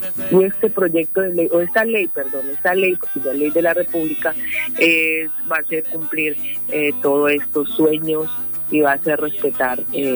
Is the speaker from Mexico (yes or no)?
no; Meta, Colombia; No solamente hablo por el Meta, que soy hija del Meta, pero siempre me presento como la senadora del Meta y la Orinoquia.